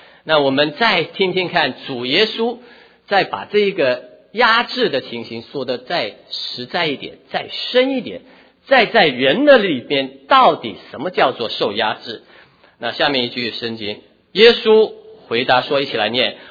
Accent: Hong Kong; 我生在中国，长在中国，父母是中国人，我是什么人？中国人啊，当然大家认得我清楚一点的，就说是中国香港人，是不是？

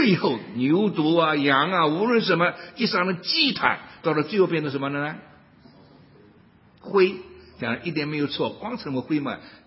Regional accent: Shanghai, China; 我自己生在上海，长在上海，我不喜欢上海人

